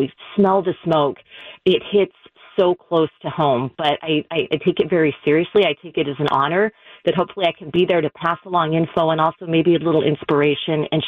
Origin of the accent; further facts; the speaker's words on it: Florida, United States; but it destroyed my hometown in Southwest Florida a couple of years ago.